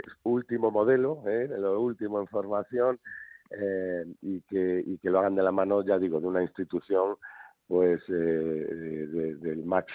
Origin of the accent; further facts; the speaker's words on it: A Coruña, Galicia, Spain; como coruñés de pro que me considero y como gallego